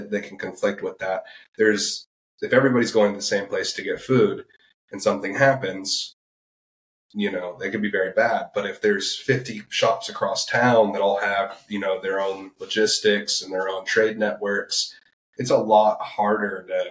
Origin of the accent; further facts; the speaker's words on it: Fort Walton Beach, Florida, United States; I grew up around here. Yeah, I went to Fort Walton Beach High School.